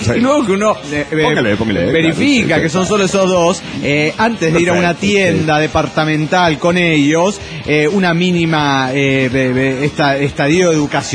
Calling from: Parral, Chihuahua, Mexico; reportándome desde Parral, Chihuahua.

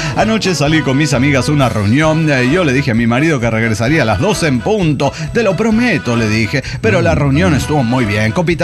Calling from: Málaga, Andalusia, Spain; de Málaga, España.

